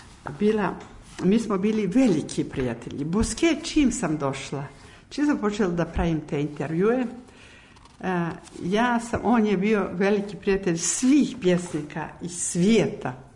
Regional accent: Montenegro; I ja kao Crnogorka i mislim svako od naših ljudi, skromna

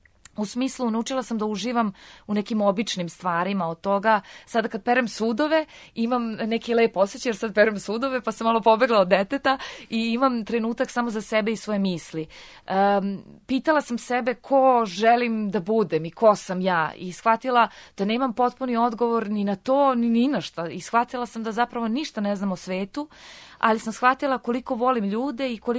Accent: Serbia; On je kao glavni producent uspeo da dovede Mama Miju ne samo kod nas u Srbiju

